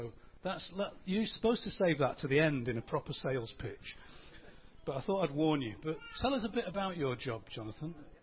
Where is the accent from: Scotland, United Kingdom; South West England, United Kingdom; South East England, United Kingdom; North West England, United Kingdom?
North West England, United Kingdom; Salford; I was born in Salford, in fact, in what is now Salford Royal.